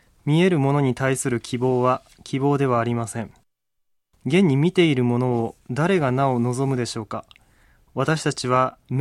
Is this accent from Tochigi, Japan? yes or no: no; Kumamoto, Japan; 私はもともと熊本で生まれ育ちました。